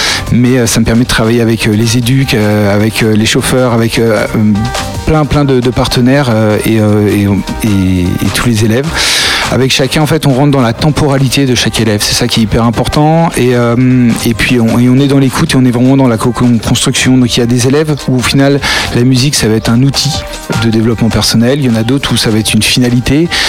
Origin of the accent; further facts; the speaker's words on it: Normandy, France; je suis retourné en Normandie, là d'où je viens